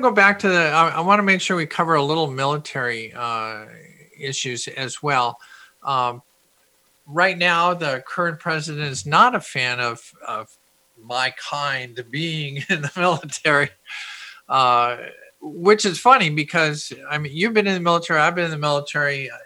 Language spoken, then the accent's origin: English; Minneapolis, Minnesota, United States; Well, I grew up in Minneapolis, and so all of a sudden I'm in the military